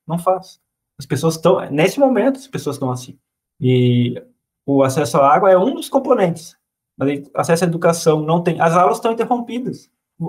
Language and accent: Portuguese; Rio Grande do Sul, Brazil; Eu, como gaúcho, né, vivencio isso aqui no dia a dia